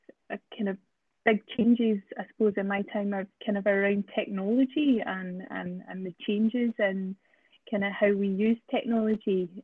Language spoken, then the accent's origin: English; Isle of Bute, Scotland, United Kingdom; also born or lived in Glasgow; now in Dundee, United Kingdom; I am not originally from Dundee, so I am from Bute, the Isle of Bute. So I'm a kind of, and studied in Glasgow, so very much came to Dundee for for the job